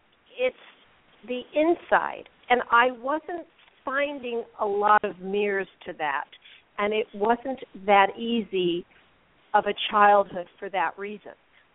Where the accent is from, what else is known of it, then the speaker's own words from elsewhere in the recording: Los Angeles, California, United States; Well, I grew up in Los Angeles, one of the original five.